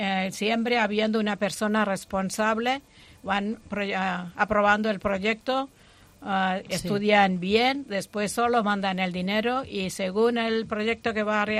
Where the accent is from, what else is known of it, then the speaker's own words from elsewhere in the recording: Kerala, India; born there; Spanish is a second language; Yo nací en Kerala, pero la misión la he hecho en Andhra Pradesh, en Orissa